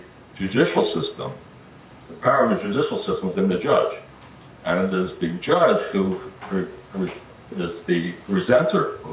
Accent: New York, United States; I would have to say my background, I grew up in the Bronx, at the public school system.

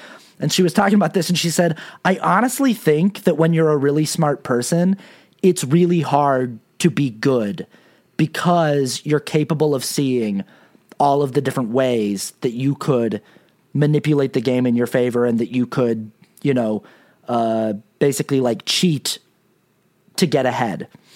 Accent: Salt Lake City, Utah, United States; I watch that show sometimes because I'm from Salt Lake City and like that's the only Real Housewives show I watch.

